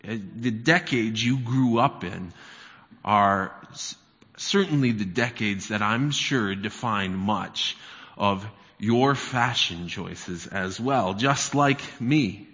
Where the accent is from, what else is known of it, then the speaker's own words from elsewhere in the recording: Michigan, United States; You know, I grew up in Michigan, and as you're probably aware, Michigan gets pretty cold in the winter as well.